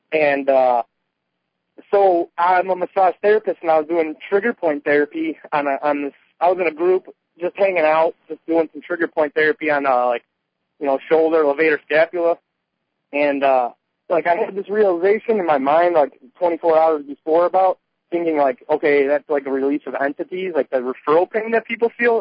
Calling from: Chicago, Illinois, United States; Oh, Chicago, Southside. Called you guys a couple weeks ago.

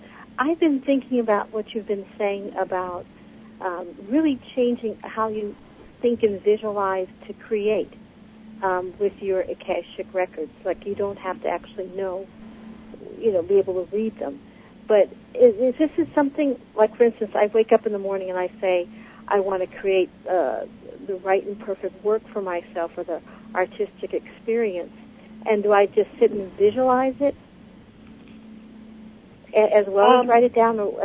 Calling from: Merced, California, United States; My book, Merced, California.

